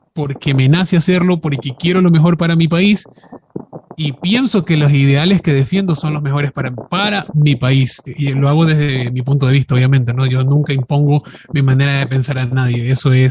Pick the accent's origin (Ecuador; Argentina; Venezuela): Ecuador; Obvio, soy de Ecuador, soy de Ecuador. No, no te puedo dar ciudad exacta, pero todo el mundo sabe de dónde soy.